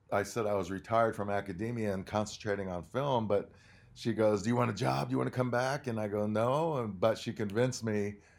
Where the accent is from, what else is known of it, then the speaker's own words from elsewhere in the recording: Tempe, Arizona, United States; My mom made sure that my brother and I knew growing up in Tempe, Arizona, just outside of Phoenix, we knew who we are as Lakota.